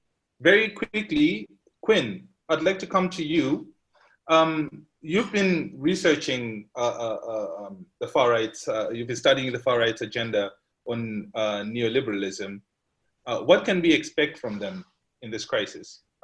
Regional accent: Zimbabwe; I'm from Zimbabwe.

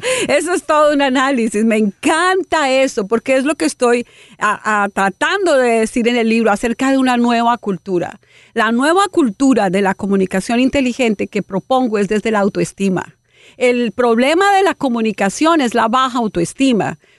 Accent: Colombia; Soy auténticamente colombiana, soy auténticamente latina.

